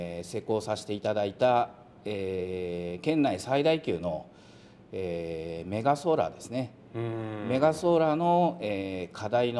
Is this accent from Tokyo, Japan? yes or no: no; Nagaoka, Niigata, Japan; 地元が長岡の、宮内ということで、